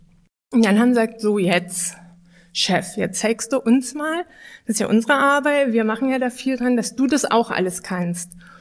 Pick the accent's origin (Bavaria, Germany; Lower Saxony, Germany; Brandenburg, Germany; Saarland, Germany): Brandenburg, Germany; weil ich bin ja in der Lausitz geboren und ich bin zweimal, ich sag's mal, abgebaggert worden. Einmal in der Pubertät, in der ist der Ort weggebaggert worden, in dem ich geboren wurde.